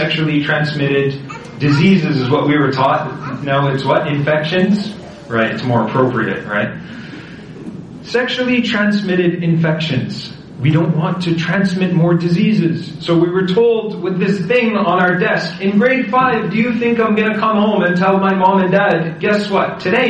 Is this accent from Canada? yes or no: yes; Montreal, Quebec, Canada; When I was in grade 10, high school, in Quebec, born and raised in Montreal, finished high school, bilingual, you name it.